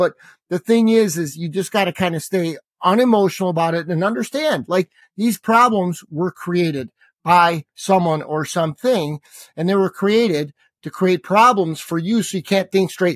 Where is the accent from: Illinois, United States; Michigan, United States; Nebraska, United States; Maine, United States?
Illinois, United States; Chicago; We're from Chicago, greatest food in the world.